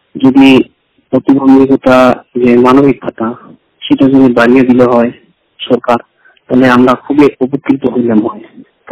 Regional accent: Barobisha, West Bengal, India; ও আমার বাড়ি বারবিশা আলিপুর জেলা পশ্চিমবঙ্গ রাজ্য।

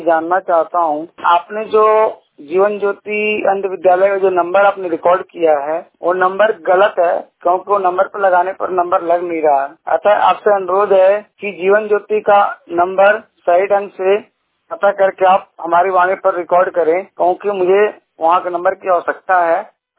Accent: Jasoiya, Bihar, India; मैं बिहार औरंगाबाद जसोईया का निवासी हूँ और मैं 100% ब्लाइंड हूँ।

